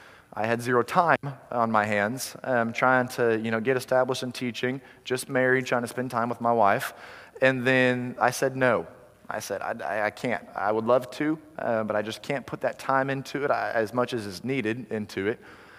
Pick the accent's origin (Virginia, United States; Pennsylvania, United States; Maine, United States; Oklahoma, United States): Oklahoma, United States; also born or lived in Muskogee; I grew up in Oklahoma. I was born in Muskogee, so I'm an … those of you that know. And grew up in Oklahoma kind of all over.